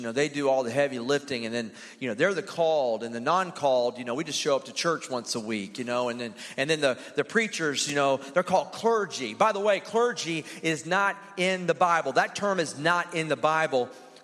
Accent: Alabama, United States; I said, well, I'm from Alabama, and country eating is like an Olympic sport.

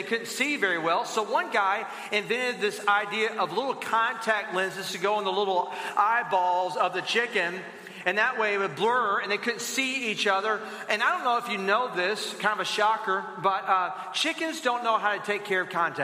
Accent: Alabama, United States; Mind you, I come from Alabama.

